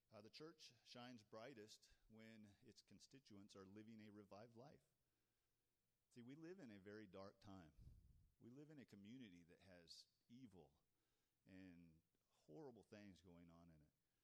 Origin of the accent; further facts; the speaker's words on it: Wyoming, United States; also born or lived in Texas; And growing up in Wyoming, to move to that was amazing.